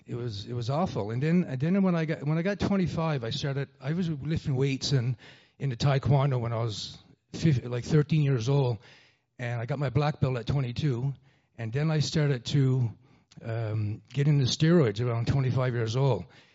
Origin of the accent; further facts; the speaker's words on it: Stephenville, Newfoundland and Labrador, Canada; I'm from Newfoundland. … The beautiful town on the west coast of the island called Stephenville.